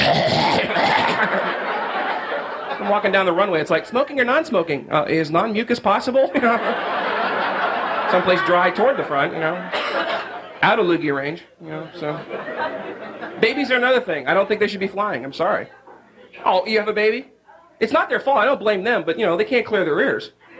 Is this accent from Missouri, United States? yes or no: no; Ohio, United States; I mean, like, I'm from Ohio originally. For some reason, it's a terrible state for mascots.